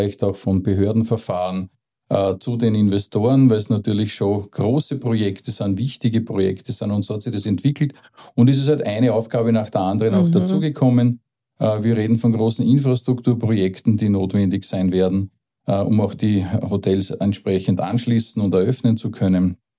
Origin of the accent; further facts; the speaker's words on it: Lower Austria, Austria; ich komme aus der Region, zwar unten vom Berg, habe auch eine Frau aus der Region geheiratet